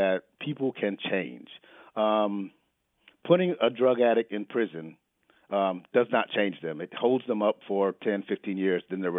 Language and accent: English; North Carolina, United States; now in Charleston, United States; No, I'm not. I came from North Carolina.